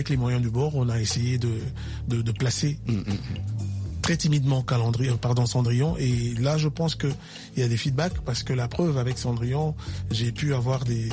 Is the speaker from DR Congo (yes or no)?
yes; Kinshasa, DR Congo; je suis un natif de Kinshasa. Du Congo et j'ai grandi à Banda, la Lingala